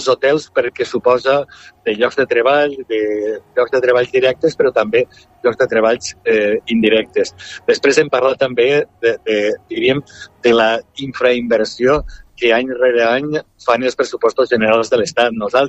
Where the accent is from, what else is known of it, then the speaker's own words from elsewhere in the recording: Valencian Community, Spain; ho he de dir com a valencià, esplèndida